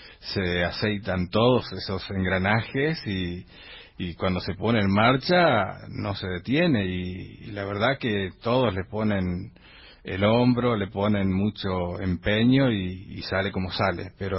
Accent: Villaguay, Entre Ríos, Argentina; born there; Yo nací, te cuento, en Villaguay.

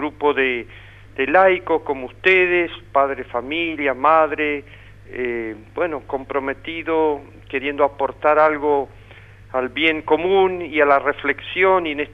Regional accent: Argentina; nos sentimos y somos argentinos

